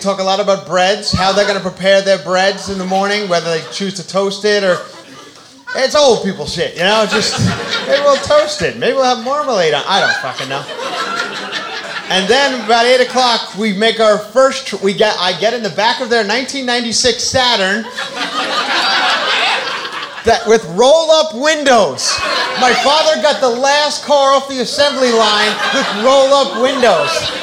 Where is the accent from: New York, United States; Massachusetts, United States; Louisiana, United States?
New York, United States; Long Island; I go back to my hometown of Long Island, New York, where I come from.